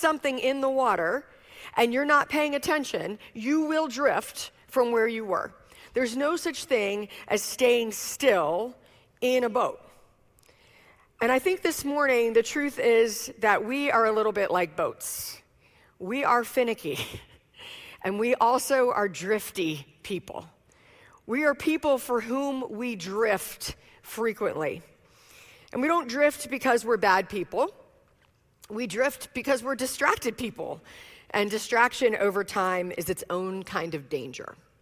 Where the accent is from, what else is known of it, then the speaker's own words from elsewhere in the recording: Richmond, Virginia, United States; I'm from Richmond, Virginia.